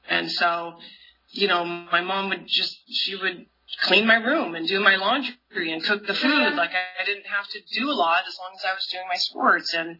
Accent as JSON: {"language": "English", "town": "Fresno", "region": "California", "country": "United States", "tie": "born or raised there", "said": "I grew up in Fresno. I grew up out in the country. I have three brothers."}